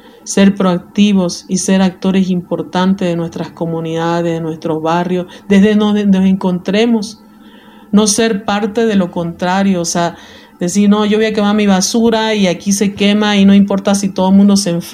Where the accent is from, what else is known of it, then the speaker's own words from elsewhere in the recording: Bolivia; tenemos que conocer nuestros derechos como ciudadanos bolivianos y al mismo tiempo nuestras obligaciones